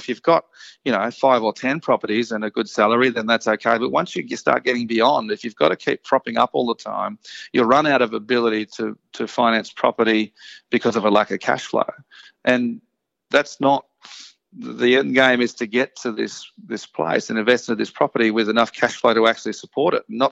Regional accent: Taree, New South Wales, Australia; Look, I'm from Taree. I've got property in Taree.

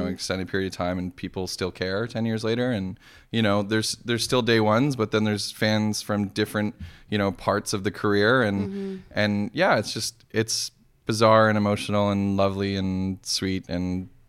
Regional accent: Guelph, Ontario, Canada; I grew up in Guelph

